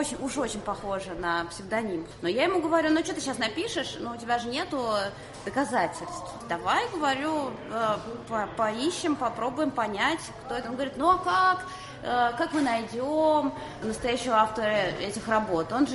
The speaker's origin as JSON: {"language": "Russian", "country": "Russia", "said": "я журналист из России"}